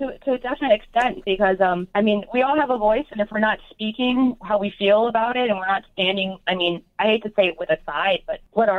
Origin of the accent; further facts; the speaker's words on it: East Chicago, Indiana, United States; but I'm Mexican. I'm from East Chicago, and my family's from East Chicago and Gary.